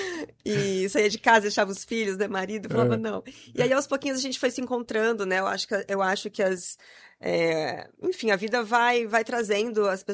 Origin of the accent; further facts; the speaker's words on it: Ponta Porã, Mato Grosso do Sul, Brazil; eu sou da fronteira, sou de Ponta Porã. Comecei a dançar lá. E eu vinha para Campo Grande para fazer as provas e as aulas